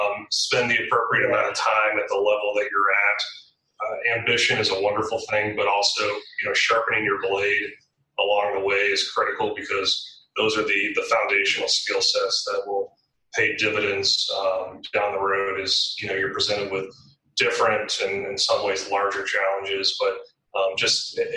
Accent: Chicago, Illinois, United States; I grew up in Chicago

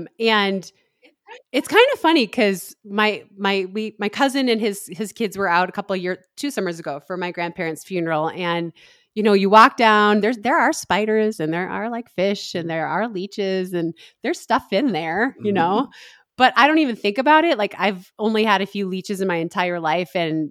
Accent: Duluth, Minnesota, United States; now in Colorado, United States; That's the one thing I do miss living in Colorado is, you know, I grew up in Duluth, which obviously is on Lake Superior, which is a huge lake.

